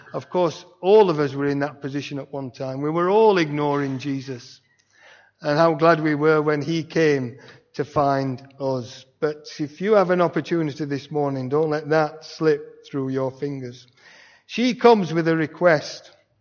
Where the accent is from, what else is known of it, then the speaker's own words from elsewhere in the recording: England, United Kingdom; we're English, aren't we? We're British.